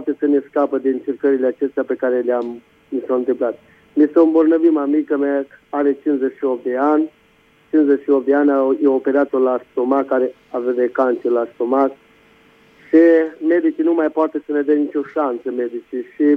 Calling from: Târgu Mureș, Mureș County, Romania; din Târgu Mureș și vreau să vă spun

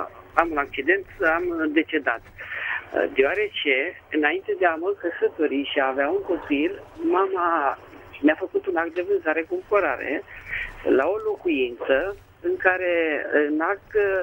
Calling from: Bucharest, Romania; sunt din București.

